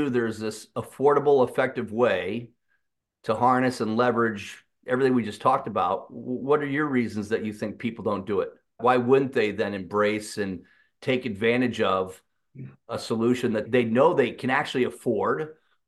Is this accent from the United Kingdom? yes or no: yes; London, United Kingdom; As a kid, I grew up in London